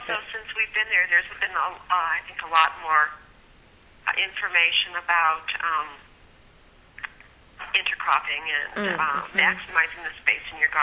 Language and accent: English; New Mexico, United States; But I was originally from New Mexico